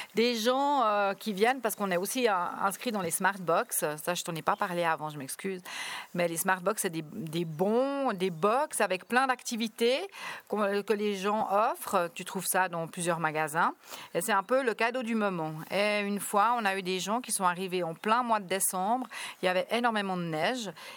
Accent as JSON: {"language": "French", "town": "Begnins", "region": "Vaud", "country": "Switzerland", "tie": "born there", "said": "Ça fait que seulement 8 ans que je suis ici. Je suis née à Beugnin, ben près de ton école, parce que ton école elle est à Nyon."}